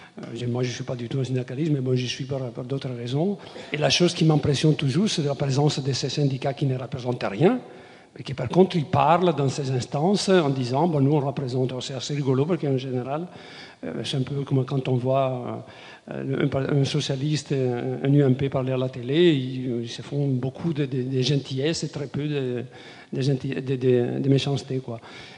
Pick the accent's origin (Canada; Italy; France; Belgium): Italy; je suis italien, vous allez en Italie en train